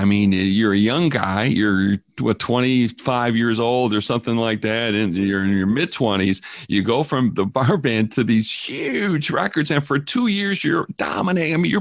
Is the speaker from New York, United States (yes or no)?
no; Chicago, Illinois, United States; Oh, I heard WLS almost didn't play it. I'm from Chicago. So WLS in Chicago almost didn't play it because of the lyrics.